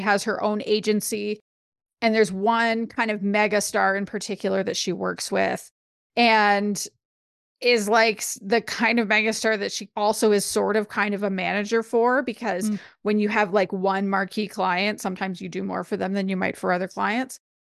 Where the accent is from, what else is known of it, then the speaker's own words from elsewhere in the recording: Canada; What is your official recommendation this week from my home country?